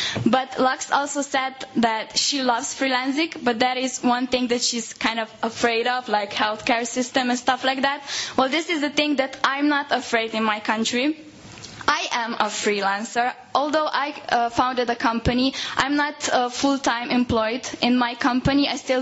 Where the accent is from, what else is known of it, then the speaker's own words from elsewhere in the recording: Slovenia; I'm from Slovenia.